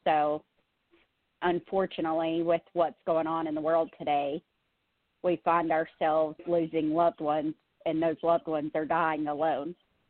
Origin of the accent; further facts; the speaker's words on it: Tennessee, United States; it comes from my home state of Tennessee.